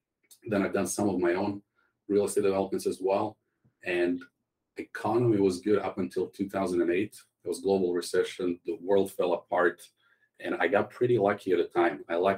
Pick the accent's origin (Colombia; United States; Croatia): Croatia; English is a second language; moved away as an adult; now in Canada; I grew up in Croatia. I came to visit my parents here in Canada in 2003, shortly after I got out of military back in Croatia. And almost 20 years later, I'm still here.